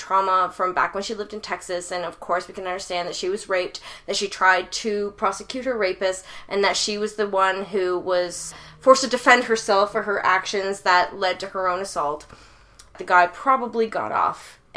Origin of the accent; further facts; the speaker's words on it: Canada; We're Canadian, so a great example that's currently in the news even today